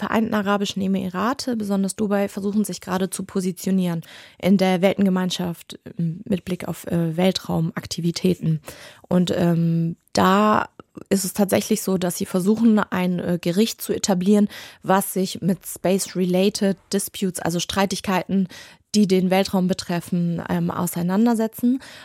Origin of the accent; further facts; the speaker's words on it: Hamburg, Germany; Auch ich bin in den 90ern in Hamburg aufgewachsen. Ich hatte das Glück, dass ich in Hamburg aufgewachsen bin